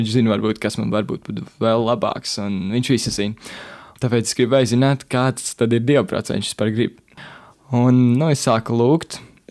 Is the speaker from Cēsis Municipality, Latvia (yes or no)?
yes; Cēsis, Cēsis Municipality, Latvia; Nu, es esmu no Cēsīmes, mācos Cēsoles ģimnāzijā, tagad 12. Klasi sāku